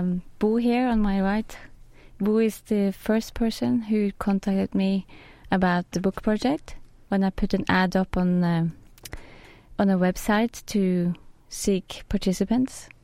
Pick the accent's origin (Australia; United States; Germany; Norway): Norway; English is a second language; moved away as an adult; now in Birmingham, United Kingdom; Well, I moved from Norway to England in Birmingham in 2001, 2 days before September 11.